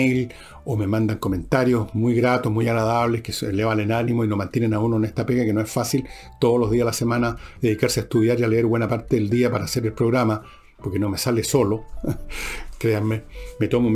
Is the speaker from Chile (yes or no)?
yes; Chile; Yo no soy norteamericano, soy chileno.